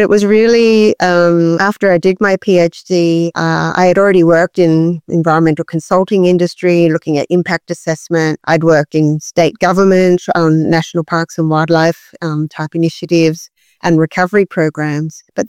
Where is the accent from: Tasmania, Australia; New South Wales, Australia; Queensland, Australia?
New South Wales, Australia; Sydney; I grew up in Sydney